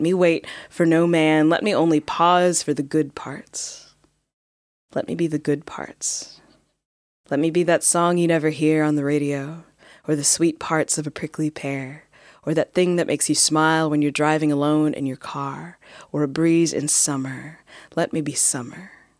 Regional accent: Texas, United States; growing up in Texas, like in like world geography textbooks and that sort of thing

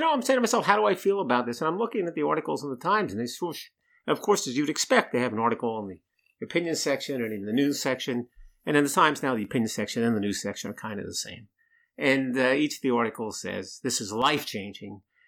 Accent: Northeast, United States; Well, I'm from the Northeast.

